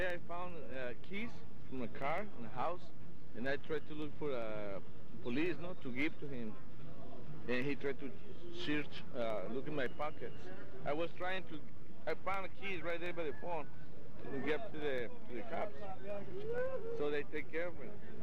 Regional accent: Mexico

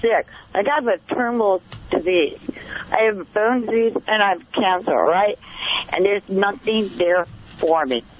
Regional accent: United States; I'm American. I was born in America.

